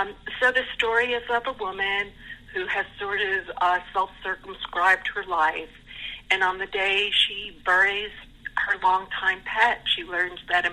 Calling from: San Marcos, Texas, United States; I am in San Marcos, Texas, which is just west of San Marcos, Texas, which is between Austin and San Antonio.

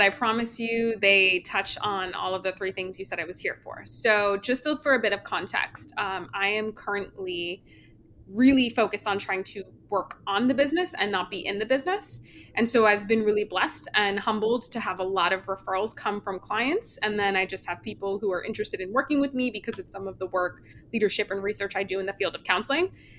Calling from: New Jersey, United States; I come to you from New Jersey.

